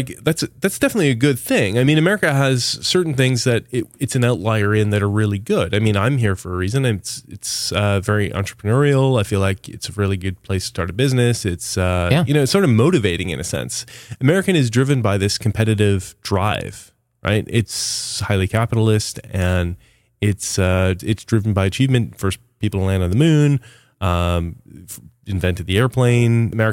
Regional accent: Canada; So I'm from Canada.

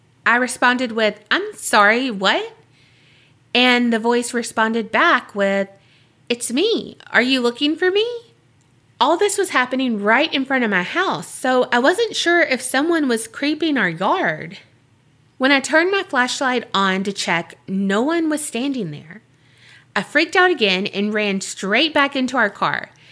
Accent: Texas, United States; now in East Grand Forks, United States; I'm from Texas, but currently living in East Grand Forks, Minnesota.

